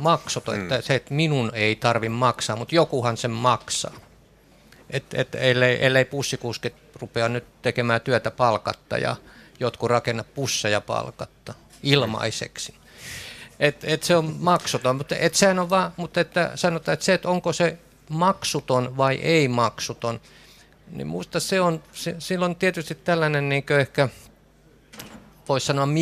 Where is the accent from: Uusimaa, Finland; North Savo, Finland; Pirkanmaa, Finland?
Uusimaa, Finland; Espoo; No minä olen Espoosta